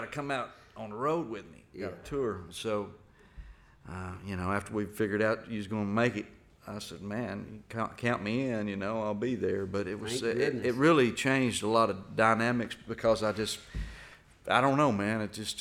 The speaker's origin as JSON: {"language": "English", "town": "Little Rock", "region": "Arkansas", "country": "United States", "tie": "born or raised there", "said": "My hometown."}